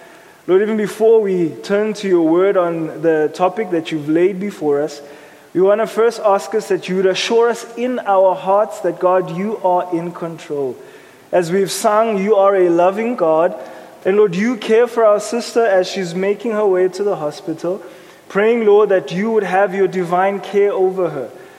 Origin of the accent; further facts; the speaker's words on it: Johannesburg, Gauteng, South Africa; Growing up in Hillbrow, I'm very aware of what is known as gang violence.